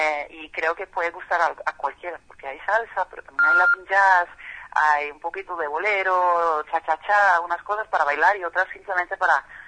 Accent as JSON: {"language": "Spanish", "country": "Netherlands", "second_language": "Spanish", "lives_now": "Medellín, Colombia", "said": "yo soy holandesa, pero vivo en Medellín"}